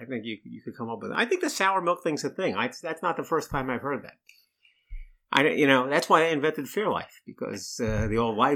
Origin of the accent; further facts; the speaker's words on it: Northeast, United States; Well, I'm from the Northeast.